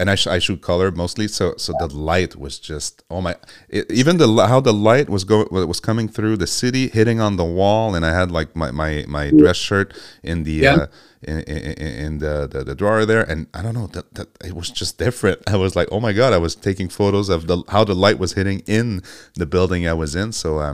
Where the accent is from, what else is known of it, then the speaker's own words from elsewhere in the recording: Montreal, Quebec, Canada; Well, I'm from Montreal, so I can relate the 6 months of the year.